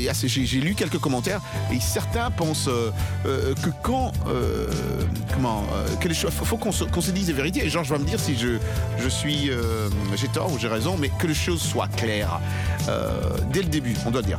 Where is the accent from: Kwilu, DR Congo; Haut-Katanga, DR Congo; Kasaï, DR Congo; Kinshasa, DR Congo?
Kinshasa, DR Congo; Tu sais ce qu'on dit chez nous à Kinshasa?